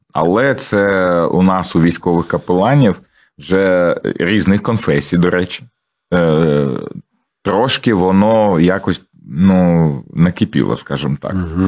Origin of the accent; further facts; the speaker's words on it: Mariupol, Donetsk Oblast, Ukraine; first language ru; Ukrainian is a second language; я сам з Маріуполя. І я максимально намагаюся переходити на українську мову. Для мене це тяжко. Тому що я до сих пір я думаю російською, на жаль. Але так сталося, що я виріс в російськомовному середовищі.